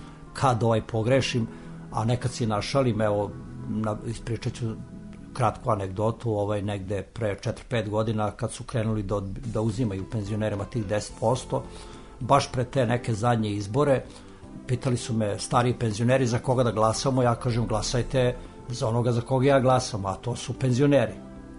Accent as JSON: {"language": "Serbian", "town": "Selevac", "region": "Šumadija and Western Serbia", "country": "Serbia", "tie": "born or raised there", "said": "ja sam došao iz Selevca i radim po ugovoru u ovom servisu"}